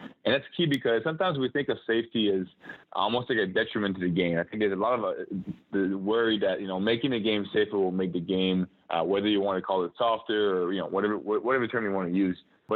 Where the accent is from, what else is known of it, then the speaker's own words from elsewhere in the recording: Montreal, Quebec, Canada; moved away as an adult; now in United States; So yeah, so growing up in Montreal, then I went, ended up in North Carolina under the Morehead Cain Scholarship.